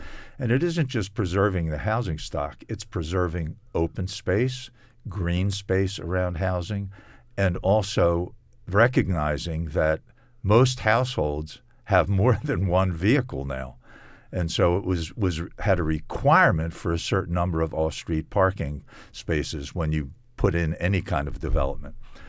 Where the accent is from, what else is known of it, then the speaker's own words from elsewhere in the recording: Baltimore, Maryland, United States; and I grew up in Baltimore City. I'm a native Baltimorean. In my neighborhood in Northeast Baltimore, the neighborhood was 95% white.